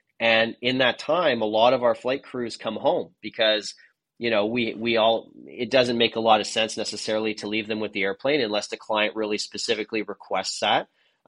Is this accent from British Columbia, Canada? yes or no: no; Montreal, Quebec, Canada; English is a second language; I'm from Montreal, so sometimes I had a French sentence there creeping into my brain.